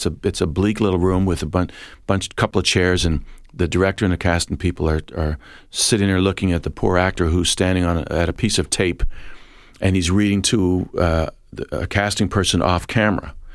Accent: Philadelphia, Pennsylvania, United States; Philadelphia when I was a kid, the towers in the 40s off of Market Street. I'm walking by there because I'm from West Philly

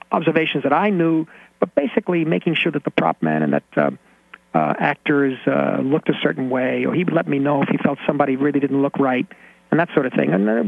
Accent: New York City, New York, United States; I come from the Lower East Side, asthmatic kid. I was interested in the church.

